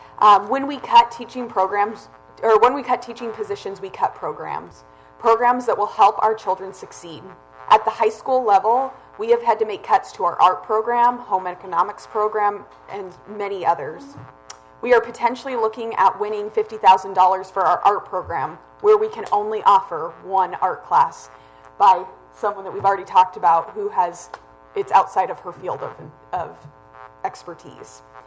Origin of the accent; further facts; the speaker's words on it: Wrangell, Alaska, United States; I was born and raised here in Wrangell